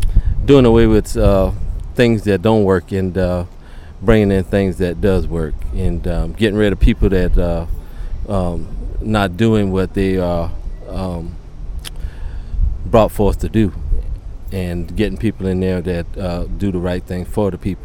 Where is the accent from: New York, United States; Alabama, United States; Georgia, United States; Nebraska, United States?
Georgia, United States; Atlanta; I'm from Atlanta, Georgia.